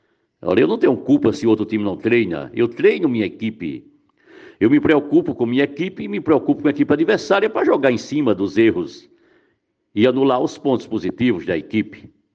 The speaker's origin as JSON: {"language": "Portuguese", "town": "Brejo do Cruz", "region": "Paraíba", "country": "Brazil", "tie": "born or raised there", "said": "Eu sou de Brejo Cruz, natural de Brejo, trabalhei na Escola Estadual José Olímpio"}